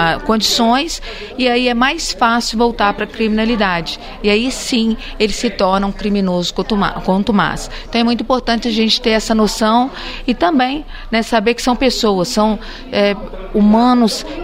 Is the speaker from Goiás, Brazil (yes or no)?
no; Juiz de Fora, Minas Gerais, Brazil; justamente porque somos aqui de Juiz de Fora, e eu tenho muito carinho com toda a região aqui.